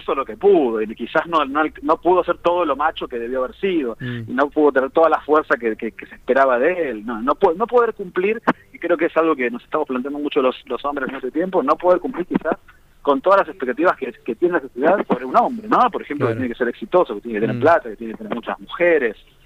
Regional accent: Buenos Aires, Argentina; que también nos encontramos siempre los porteños cuando salimos de Buenos Aires

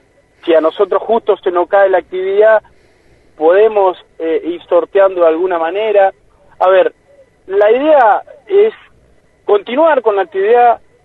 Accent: Esquel, Chubut, Argentina; Somos de acá, somos gente de Esquel, queremos apostar a esto.

